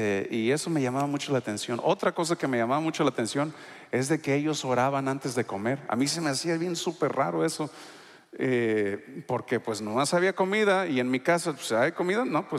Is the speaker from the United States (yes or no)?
yes; California, United States; also born or lived in Michoacán, Mexico; Es que yo, pues, nací en California. Viví en todo California, en el norte, en el sur, en muchas ciudades. Y también viví en México, en el área de Michoacán, 3 años. Tengo mucha familia en Michoacán, en Jalisco y en Colima, toda esa región.